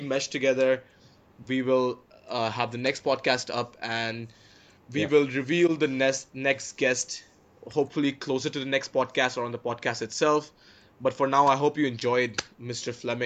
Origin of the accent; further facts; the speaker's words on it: Beijing, China; And I really hope my hometown Beijing Ducks, led by the immortal Stephon Marbury, take that one.